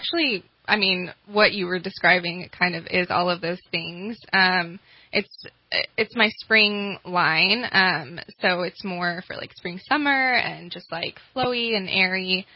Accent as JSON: {"language": "English", "region": "Oregon", "country": "United States", "tie": "born or raised there", "also_born_or_lived": "Seattle", "lives_now": "Reading, United States", "said": "No, I was actually born in Seattle, but I grew up most of my life in Oregon, so just right outside of Portland."}